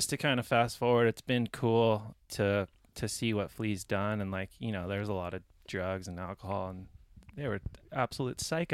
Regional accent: Carmel, California, United States; So I grew up in Carmel.

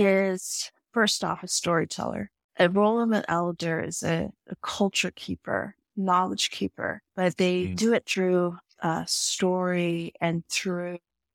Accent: Alaska, United States; So I'm from Alaska. I'm from a village in Northwest Alaska. I'm Inupiat, which is a particular, like a more specific way of saying Inuit.

